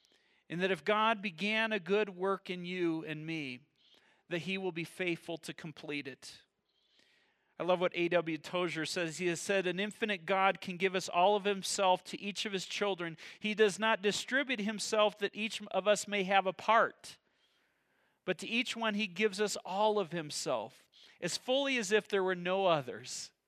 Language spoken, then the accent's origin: English; Michigan, United States; Many of you know I grew up in Michigan.